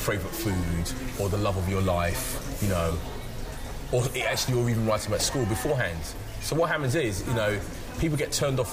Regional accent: England, United Kingdom; accent: English; unfortunately I was from England, had a very strong English accent, couldn't do a very good fake American accent.

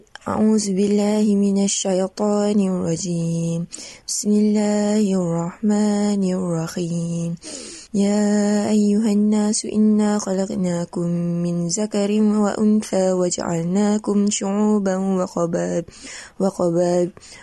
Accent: Malaysia; English is a second language; now in New Zealand; from Malaysia, and the first time I came here, I was so afraid and petrified

